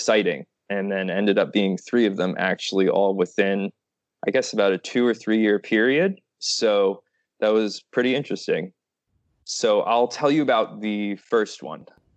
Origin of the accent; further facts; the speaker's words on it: Long Island, New York, United States; So as I said, I'm from New York. I'm east of New York City on Long Island. And from what I've read online, the area of Long Island that I'm from, it's known for being a sort of hotspot area for UFO sightings